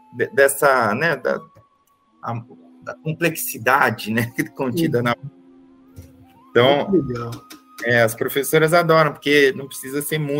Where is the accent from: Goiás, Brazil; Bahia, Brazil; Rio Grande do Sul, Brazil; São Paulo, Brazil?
São Paulo, Brazil; Campinas; eu sou de Campinas, né? Tem só em Campinas, né, o jongo, o samba de bumbo